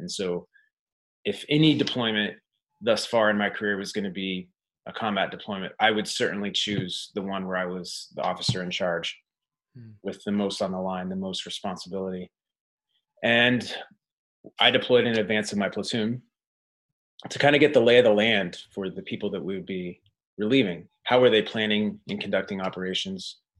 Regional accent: Kansas, United States; Well, I guess I was going to say, I'm from Kansas, but you've already covered that.

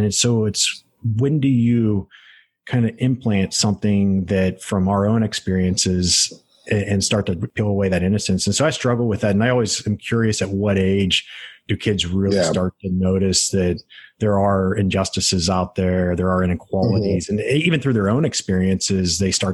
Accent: Pennsylvania, United States; I'm from Western Pennsylvania, the smallest town you could imagine.

